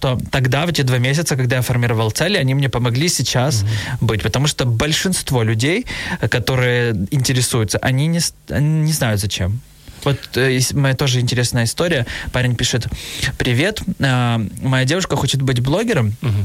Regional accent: Bila Tserkva, Kyiv Oblast, Ukraine; Ну, я вообще приехал как бы из Белой Церкви, и это недалеко возле Киева

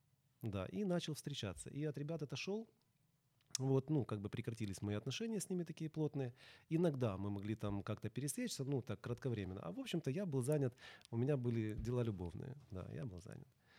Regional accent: Odesa, Odesa Oblast, Ukraine; Я одессит, люблю свой город

